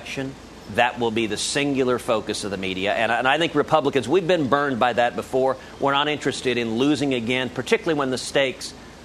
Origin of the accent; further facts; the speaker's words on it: Texas, United States; And we beat him overwhelmingly in my home state of Texas.